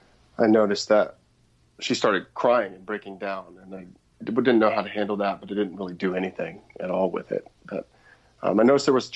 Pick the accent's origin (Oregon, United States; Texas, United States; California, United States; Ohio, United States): Oregon, United States; Portland; Yeah, I grew up outside of Portland, Oregon, and had a pretty rebellious childhood